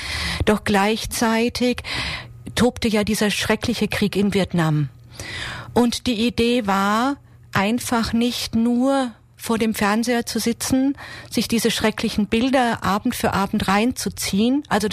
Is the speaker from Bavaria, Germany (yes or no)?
yes; Munich, Bavaria, Germany; Ich komme aus München heute.